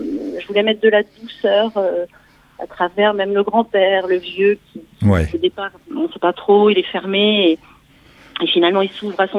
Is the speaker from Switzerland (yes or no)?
no; Île-de-France, France; moved away as an adult; also born or lived in Belgium; entre Aulnay, Villeparisis, Vergalant. Là où j'ai grandi, juste à côté. Mes grands-parents habitaient là.